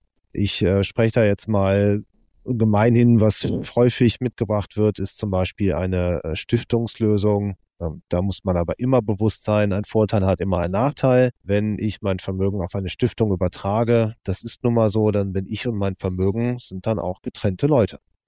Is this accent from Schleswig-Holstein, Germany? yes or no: no; Cologne, North Rhine-Westphalia, Germany; als Kölner